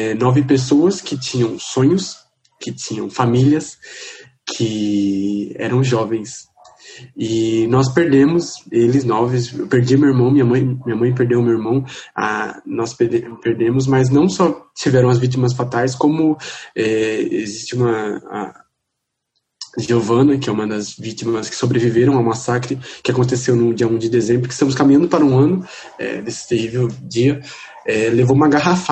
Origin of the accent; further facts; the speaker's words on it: São Paulo, Brazil; Eu nasci e cresci na Brasilândia, extrema região... do extremo norte da capital de São Paulo, uma favela, uma região muito precária.